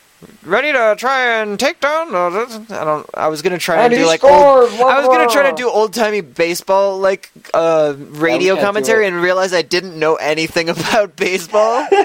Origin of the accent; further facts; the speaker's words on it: Canada; Wow. Yeah, and I being Canadian